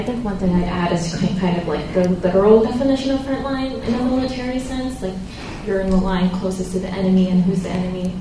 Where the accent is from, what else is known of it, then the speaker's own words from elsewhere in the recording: Saipan, Northern Mariana Islands; this super typhoon Yutu, I don't know if any of you heard of it, basically pummeled my hometown of Saipan.